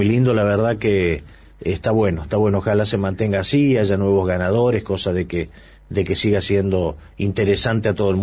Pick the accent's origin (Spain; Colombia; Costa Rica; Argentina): Argentina; northern Argentina; nosotros los norteños venimos y nos emponchamos todo.